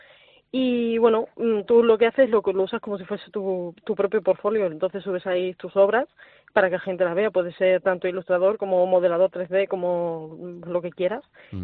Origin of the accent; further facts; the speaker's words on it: Marbella, Andalusia, Spain; Llegué hace poquito a Polo, porque bueno, yo vengo de Marbella. En Marbella no hay como nada específico para estas cosas.